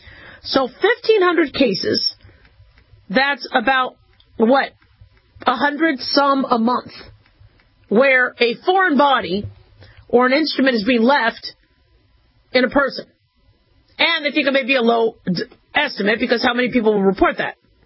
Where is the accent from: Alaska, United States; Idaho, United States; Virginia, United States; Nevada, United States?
Nevada, United States; Las Vegas; this is in my hometown. I mean, you know, Vegas, this happened, you know, just miles from where I live.